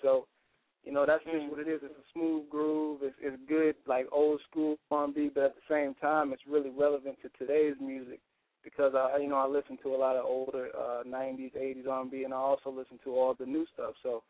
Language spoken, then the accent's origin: English; Virginia, United States; also born or lived in Washington, D.C.; I was born in Northeast D.C., and just most of my life lived in Virginia, and just definitely putting on for Fredericksburg, Richmond, Virginia.